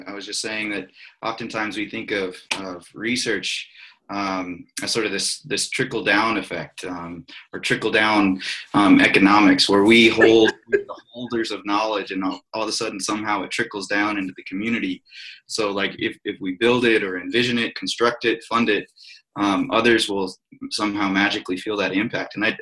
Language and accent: English; Montana, United States; And then I shared a story about being at this conference in my hometown in Western Montana